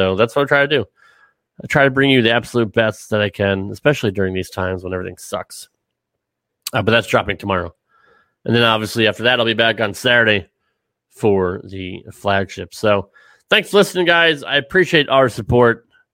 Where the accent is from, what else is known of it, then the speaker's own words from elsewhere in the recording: Connecticut, United States; I grew up in Connecticut.